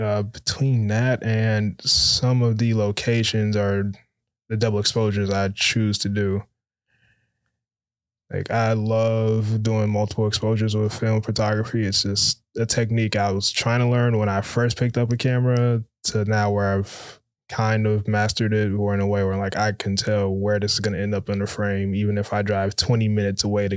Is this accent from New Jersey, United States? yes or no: no; Westgate, Florida, United States; because especially where I grew up out in Westgate, I've seen the good, the bad, and the ugly.